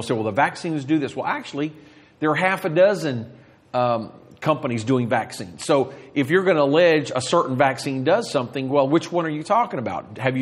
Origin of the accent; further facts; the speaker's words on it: South Korea; now in United States; we Pentecostals have routinely gotten vaccines. I grew up in Korea at a time when it was a very poor country with a lot of disease.